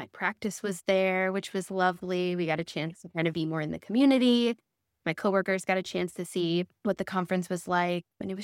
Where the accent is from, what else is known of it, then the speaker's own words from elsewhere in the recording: Chicago, Illinois, United States; because it was in my hometown, I was very, very excited. If people don't know, I am Chicago native.